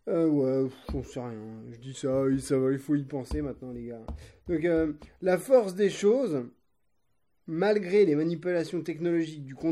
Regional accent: France; accent: French; je sais que mon accent est un peu naze, un peu français, mais bon, je suis français

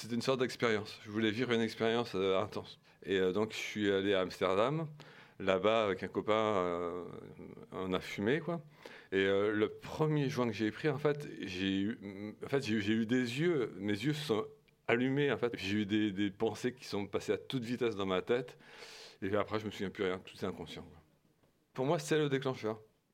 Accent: Nantes, Pays de la Loire, France; born there; je suis né à Nantes, je suis né en 78

